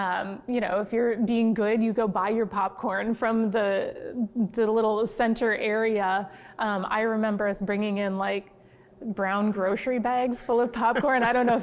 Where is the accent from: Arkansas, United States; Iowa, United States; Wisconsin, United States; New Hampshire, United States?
Iowa, United States; Well, I grew up in Iowa.